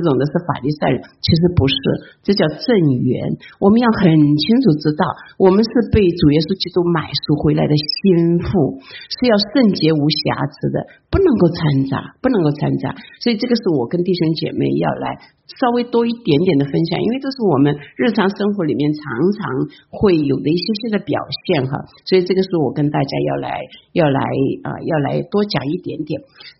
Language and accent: Chinese; China